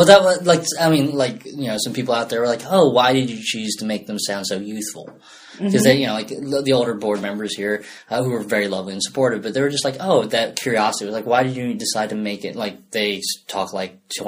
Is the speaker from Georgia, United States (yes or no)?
no; Arkansas, United States; I am from Arkansas.